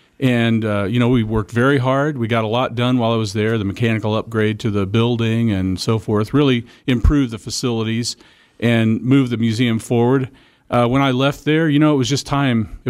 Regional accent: Illinois, United States; now in Wichita, United States; I'm from St. Louis area. Yeah. I'm actually from Illinois on the east side.

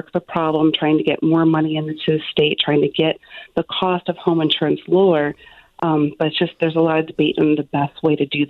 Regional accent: Metairie, Louisiana, United States; And I'm actually originally from Metairie, Louisiana. My dad and my brother still live there.

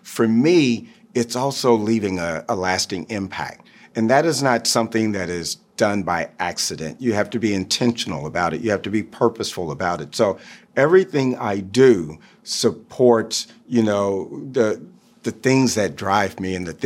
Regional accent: Texas, United States; You know, I was born and raised in Texas. I, you know, it's a birthright.

